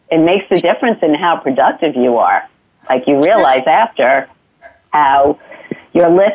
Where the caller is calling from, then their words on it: New York City, New York, United States; Hi, I'm calling from New York City.